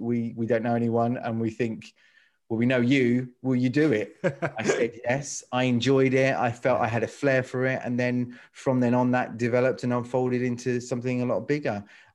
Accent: Watford, East of England, United Kingdom; born there; moved away as an adult; my father's from a Londoner. My mother was French Maltese, and I was born in Watford.

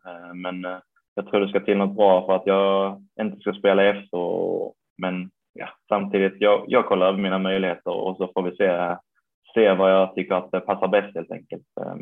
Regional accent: Kristianstad, Skåne, Sweden; now in Helsingborg, Sweden; Jag flyttade till Helsingborg samtidigt som jag flyttade från Kristianstad hit och började på gymnasiet.

